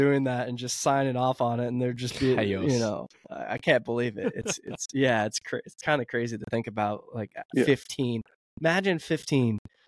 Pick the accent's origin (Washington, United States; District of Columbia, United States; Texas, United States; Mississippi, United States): Texas, United States; growing up in Texas